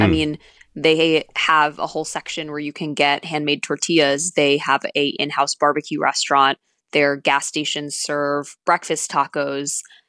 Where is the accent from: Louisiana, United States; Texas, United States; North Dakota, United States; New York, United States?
Texas, United States; Dallas; I grew up in Dallas, where infamously there's no HEB, but we had a Central Market.